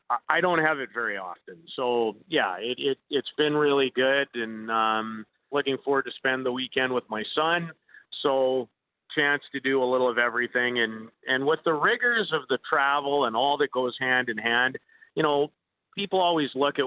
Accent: Saskatoon, Saskatchewan, Canada; when I was a little guy growing up in Saskatoon, that was the number one goal at some point.

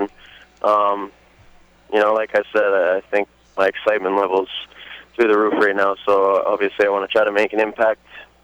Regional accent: Meadow Lake, Saskatchewan, Canada; I grew up in Saskatchewan, in Meadow Lake, Saskatchewan, and my parents ended up moving to Calgary a couple of years ago.

